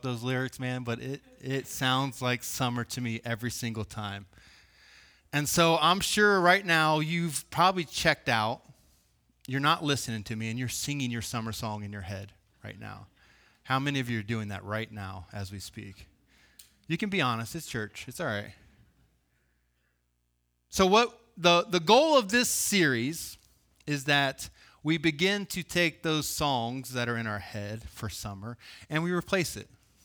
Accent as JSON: {"language": "English", "town": "Columbus", "region": "Ohio", "country": "United States", "tie": "born there", "said": "I was born in Columbus, Ohio, in a suburb of Columbus, all right? There was no country around us."}